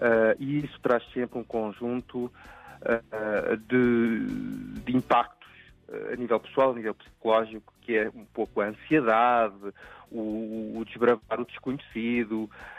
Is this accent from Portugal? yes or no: yes; Portugal; o meu percurso desde Portugal, desde a minha aldeia